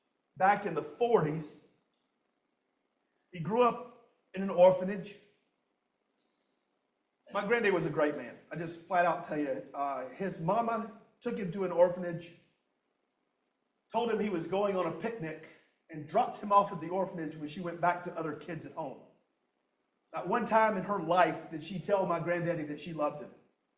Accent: Deep South, United States; I grew up in the Deep South. There are like 600 church buildings per square inch.

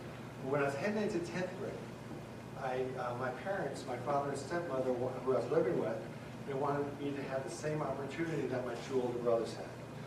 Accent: Long Island, New York, United States; So I grew up in Long Island, New York, in a conservative Jewish home.

